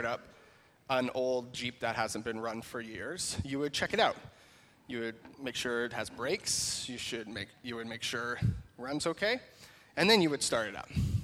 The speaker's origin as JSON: {"language": "English", "town": "Holstein", "region": "Ontario", "country": "Canada", "tie": "born or raised there", "said": "I am from Acton, but originally I am from Holstein. So I spent from age 10 to age, whenever I got married, in Holstein, Ontario, on a farm on Southgate 14."}